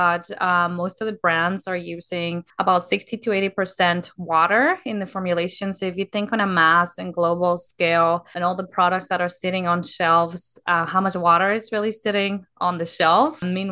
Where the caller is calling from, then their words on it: Langley, British Columbia, Canada; I am calling from Langley, British Columbia in Canada.